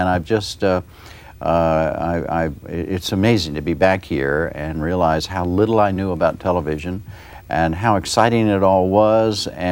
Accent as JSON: {"language": "English", "town": "Wichita", "region": "Kansas", "country": "United States", "tie": "born there", "said": "I was born in Wichita, Kansas. My father was in the bus business all his adult life."}